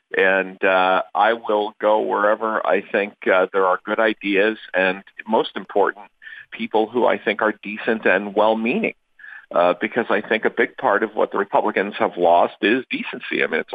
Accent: Massachusetts, United States; I'm originally from Massachusetts.

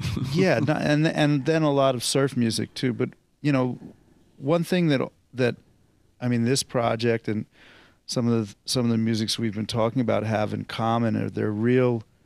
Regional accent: New Jersey, United States; I grew up in New Jersey, but it wasn't that far from New York, and in fact, it was even closer to Newark.

